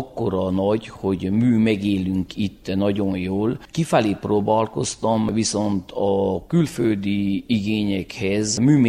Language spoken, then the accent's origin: Hungarian; Lisnău, Covasna, Romania; Lisznyóból vagyok